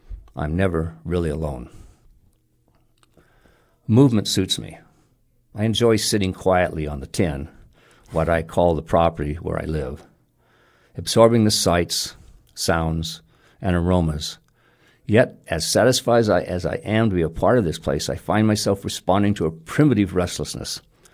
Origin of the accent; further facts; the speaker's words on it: California, United States; I grew up in the Sacramento Valley where the land is table flat for miles in every direction.